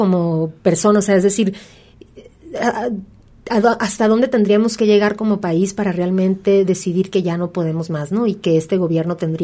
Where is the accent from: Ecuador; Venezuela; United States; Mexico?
Mexico; a mí eso es lo que me frustra un poco como ciudadana mexicana